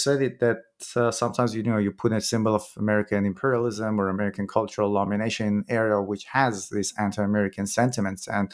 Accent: Iran; I'm from Iran myself

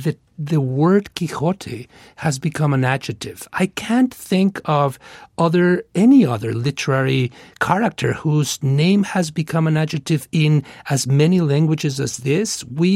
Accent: Mexico; I'm originally from Mexico.

